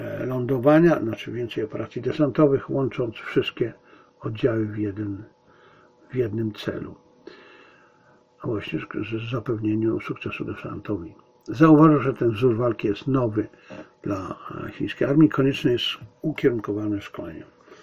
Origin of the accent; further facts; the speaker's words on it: Silesian Voivodeship, Poland; A ja coś na ten temat wiem, ponieważ jestem Ślązakiem z urodzenia i wychowania.